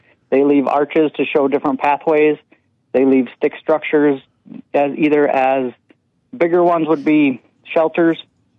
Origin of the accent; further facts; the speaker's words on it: Saginaw, Michigan, United States; I'm originally from Saginaw. I went to Swan Valley.